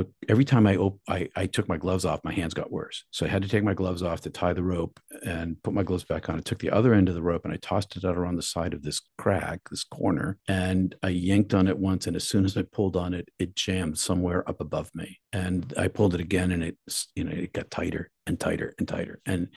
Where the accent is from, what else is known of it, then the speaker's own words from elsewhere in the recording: Massachusetts, United States; because we were in Canada and we're from the United States. It's going to be in the Massachusetts newspapers and it's going to be terrible for my parents.